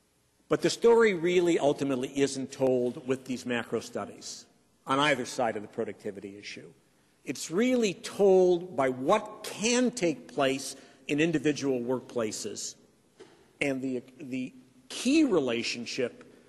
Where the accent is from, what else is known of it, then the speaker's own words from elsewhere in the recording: Detroit, Michigan, United States; I'm from Detroit, so I have a certain remembrance of cold winters.